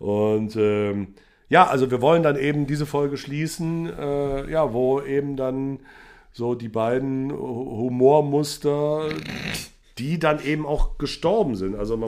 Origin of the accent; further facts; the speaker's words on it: Cologne, North Rhine-Westphalia, Germany; mein Botzenburg ist natürlich leider meine Heimatstadt Köln.